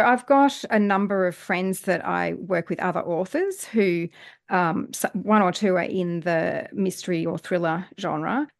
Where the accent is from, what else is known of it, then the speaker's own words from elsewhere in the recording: Australia; now in United States; because I'm an Australian writing in America